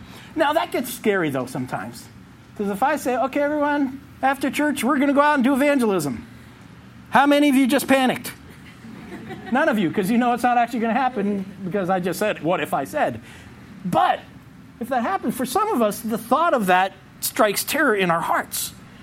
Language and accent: English; Vermont, United States; I come from Vermont